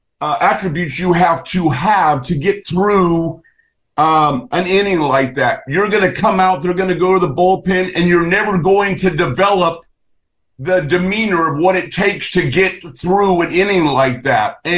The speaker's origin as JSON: {"language": "English", "region": "California", "country": "United States", "tie": "born or raised there", "said": "I grew up outside of the Bay Area"}